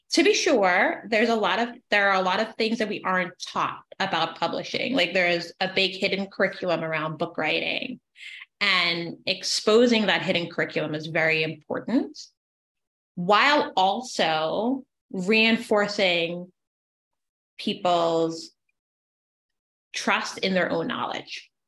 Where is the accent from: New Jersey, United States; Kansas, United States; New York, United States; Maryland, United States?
New York, United States; I am a New Yorker